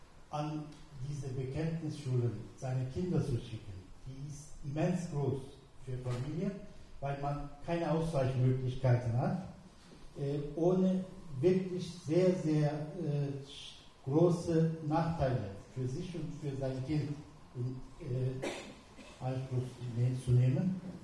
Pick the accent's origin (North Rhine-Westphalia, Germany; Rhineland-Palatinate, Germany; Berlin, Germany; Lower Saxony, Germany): North Rhine-Westphalia, Germany; Mönchengladbach; Ich komme aus Mönchengladbach. Vertrete einen Elternverein dort.